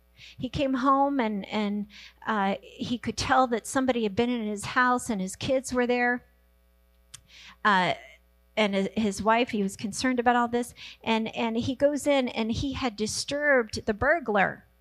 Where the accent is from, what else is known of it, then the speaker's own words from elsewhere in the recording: Virginia, United States; I was from Virginia. We all left our homes because God called us to a place where he was doing something special.